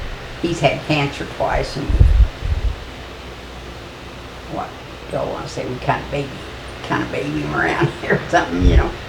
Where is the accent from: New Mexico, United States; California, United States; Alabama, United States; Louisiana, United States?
New Mexico, United States; born there; I was born in New Mexico, but my folks grew up here.